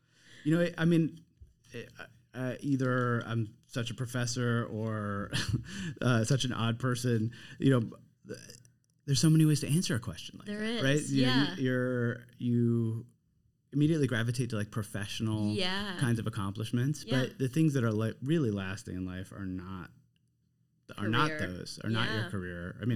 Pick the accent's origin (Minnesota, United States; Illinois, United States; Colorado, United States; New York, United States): New York, United States; New York City; So I grew up, born and raised in New York City.